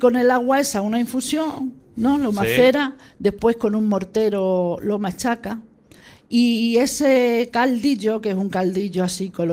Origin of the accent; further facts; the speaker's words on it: Casar de Cáceres, Extremadura, Spain; Cuando te preguntan, ¿de dónde eres? Pues de Casar de Cáceres.